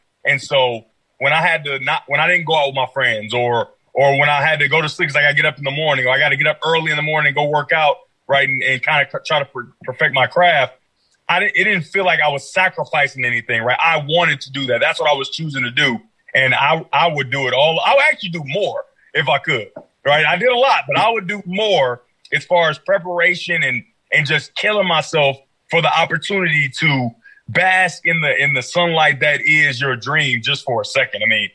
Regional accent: Detroit, Michigan, United States; I don't know where everybody else is from that was in my class, but I'm from Detroit, right? And so it's a ton of distractions on every level.

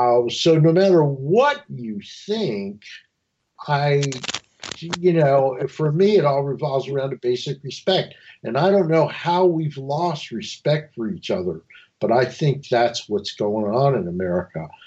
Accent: United States; we were always proud to be Americans.

